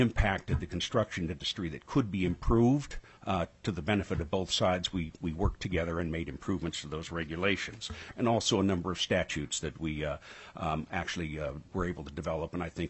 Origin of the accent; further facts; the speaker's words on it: Juneau, Alaska, United States; I was born here in Juneau in 1952. Gives you a little idea of what my age is. I graduated from high school here in 1970